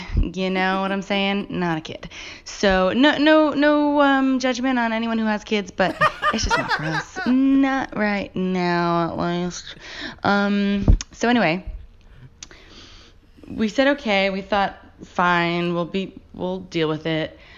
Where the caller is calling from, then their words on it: Brooklyn, New York, United States; also born or lived in Australia; I'm calling from Brooklyn, New York.